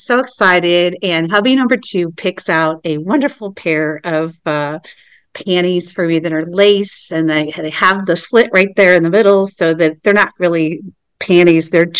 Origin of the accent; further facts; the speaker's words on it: United States; are you American? Yes, we're American.